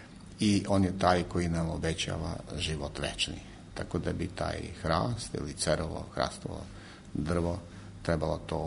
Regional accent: Serbia; mi smo kao Srbi vezani za šume

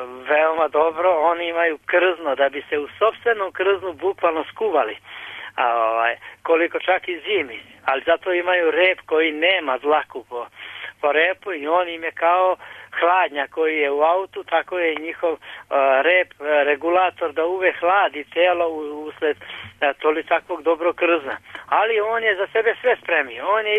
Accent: Sremska Mitrovica, Vojvodina, Serbia; Ja kad sam bio dete, ovakve su bile zime i ledilo se i ledila se Sava. I Sava je ovde kod nas u Sremskoj Mitrovici.

